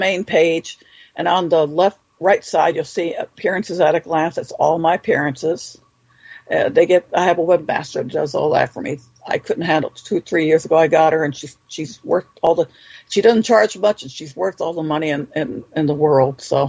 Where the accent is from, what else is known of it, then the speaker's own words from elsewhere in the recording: California, United States; And I'm not from Virginia, so I'm originally from California.